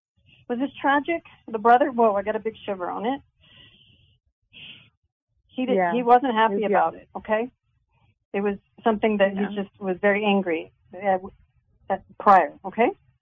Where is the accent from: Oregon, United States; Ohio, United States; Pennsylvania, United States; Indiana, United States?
Ohio, United States; I grew up in Ohio, so I kind of know that older farmhouse-looking thing in the Midwest.